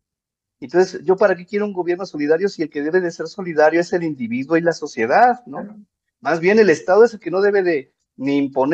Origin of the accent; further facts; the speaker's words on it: Mexico City, Mexico; Yo soy de Plateros, de ahí de la colonia donde Edward se está inventando esa historia chida.